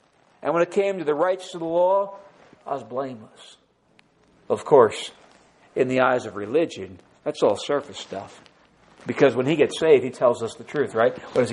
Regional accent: New York, United States; I'm a New Yorker and I understand how they think and they'll hopefully accept me because I'm one of them

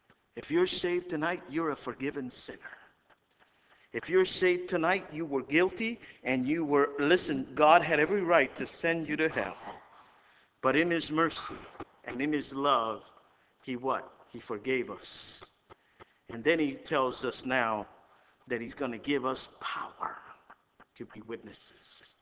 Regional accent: United States; I love America. I'm an American.

